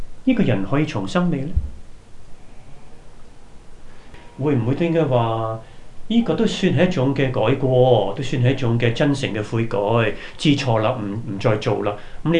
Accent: China; 我們唐人，我們中國人當中很多以往都是拜祖先啊、拜菩薩啊、拜偶像的。

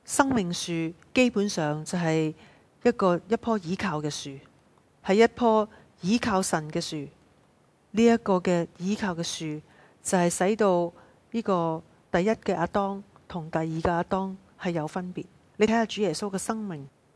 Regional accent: Malaysia; 当我是被邀请在今次的营会里面去讲道的时候，当时我是在我的家乡马来西亚去过农历新年。

